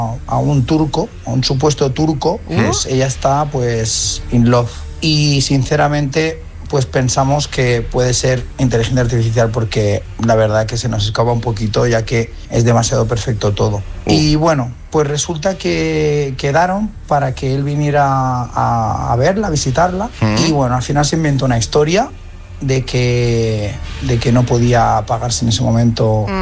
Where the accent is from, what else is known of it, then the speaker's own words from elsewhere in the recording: Barcelona, Catalonia, Spain; soy de Barcelona